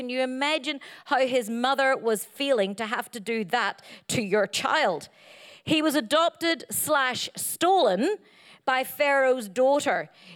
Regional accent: Northern Ireland, United Kingdom; when I grew up in Northern Ireland because of the Troubles, this poster was massive everywhere.

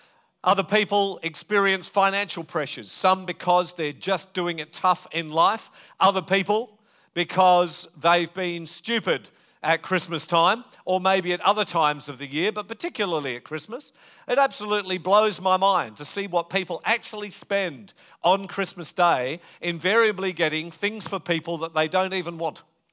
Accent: Western Australia, Australia; And I was from Western Australia

